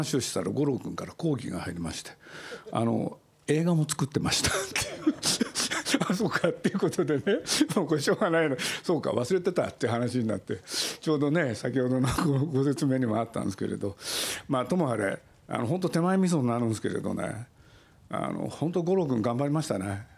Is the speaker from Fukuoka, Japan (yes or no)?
no; Nagoya, Aichi, Japan; 自分名古屋出身で僕がいて